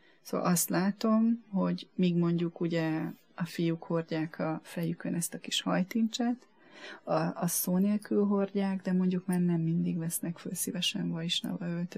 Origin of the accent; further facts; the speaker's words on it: Hungary